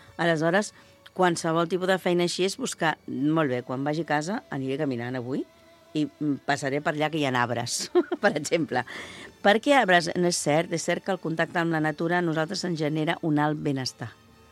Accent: Barcelona, Catalonia, Spain; Jo he estat a Barcelona, jo sóc de Barcelona, vaig néixer allà, he estat molts anys

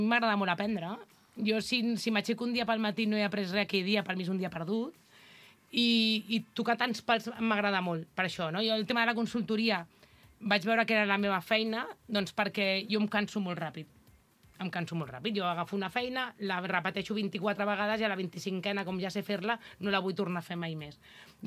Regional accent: Barcelona, Catalonia, Spain; a més en el poble, jo soc de Barcelona, em va costar moltíssim acostumar-me a viure en un poble

